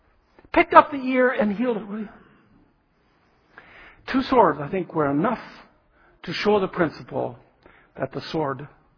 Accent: Canada; And so we're from Canada.

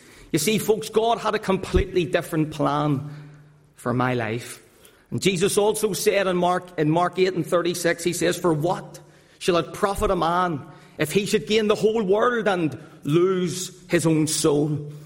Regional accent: Belfast, Northern Ireland, United Kingdom; I'm from the Donegal Road area in Belfast. Live right beside Windsor Park.

